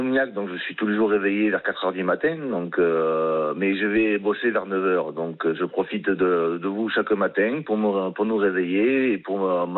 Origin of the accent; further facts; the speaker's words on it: Bagnols-sur-Cèze, Occitanie, France; Ah, je viens de Bagnols-sur-Cèze, dans les Basses Cévennes et Garodanienne.